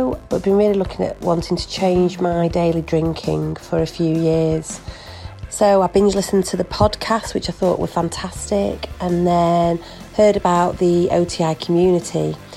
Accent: North West England, United Kingdom; I'm from Lancashire.

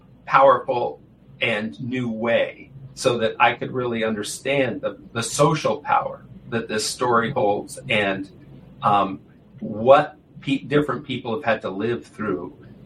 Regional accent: Maine, United States; now in Virginia, United States; I came down there, I'm from Maine, I live in Virginia

